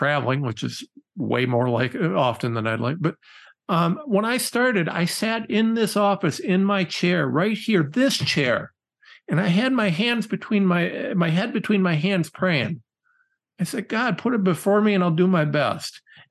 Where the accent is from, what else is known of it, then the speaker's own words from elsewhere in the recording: Ohio, United States; I'm a nobody from Ohio.